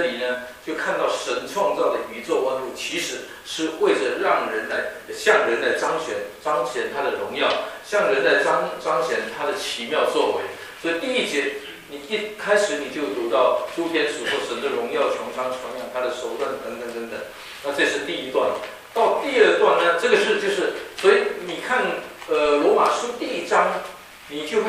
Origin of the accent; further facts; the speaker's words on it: Philippines; 就到中国南部一个小岛叫做菲律宾，就是我成长的地方，我是在那边土生土长的。